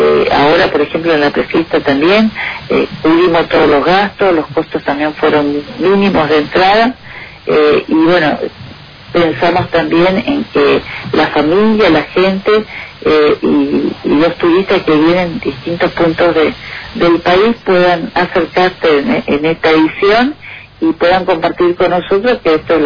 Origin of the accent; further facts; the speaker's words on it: Argentina; y siendo argentino por supuesto nosotros los que estamos en el Parque de las Naciones.